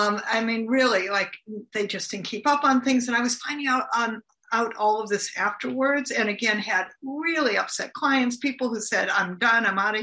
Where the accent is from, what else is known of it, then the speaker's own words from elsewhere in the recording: United States; So I'm from the United States.